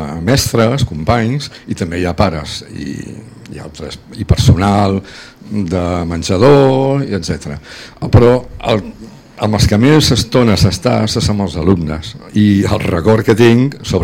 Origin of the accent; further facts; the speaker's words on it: Balearic Islands, Spain; now in Catalonia, Spain; I vaig venir a Catalunya, perquè jo soc de Menorca, i vaig mentre estudiava a Sant Cugat